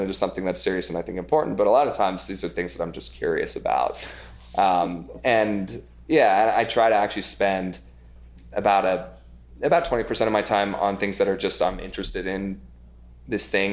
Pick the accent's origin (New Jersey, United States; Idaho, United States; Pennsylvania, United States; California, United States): Idaho, United States; now in New York, United States; I grew up in Idaho. We couldn't say any of the kinds of words that I say now every three sentences in New York.